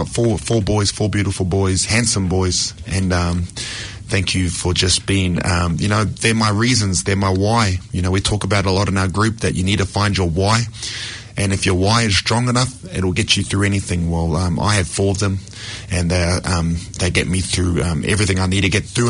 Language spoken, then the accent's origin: English; Hamilton, Waikato, New Zealand; born there; also born or lived in Samoa